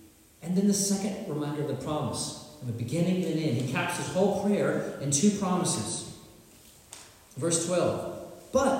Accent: Sadler, Texas, United States; I remember growing up in Sadler, Texas, our parsonage that we lived

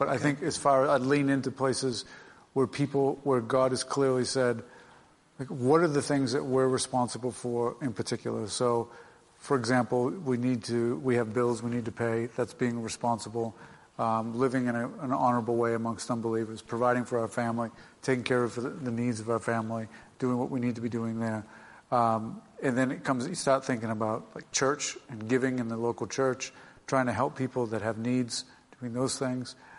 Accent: Massachusetts, United States; I am from Massachusetts.

